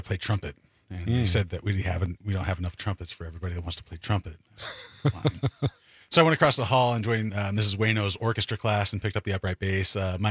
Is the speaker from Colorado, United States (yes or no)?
yes; Colorado, United States; Yeah, so I grew up in Colorado.